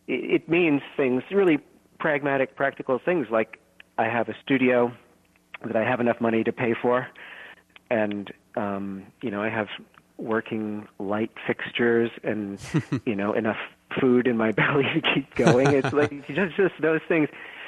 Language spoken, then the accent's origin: English; New Paltz, New York, United States; I'm from New Paltz, New York, originally, and I do little shows up there.